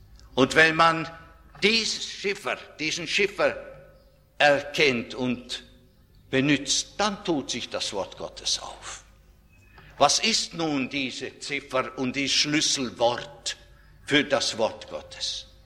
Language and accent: German; Riga, Latvia; Überall, wo ich in meiner Heimatstadt Riga oder in den verschiedenen Gemeinden und Gruppen deutscher, evangelisch-lutherischer Christen in den Sowjetrepubliken bin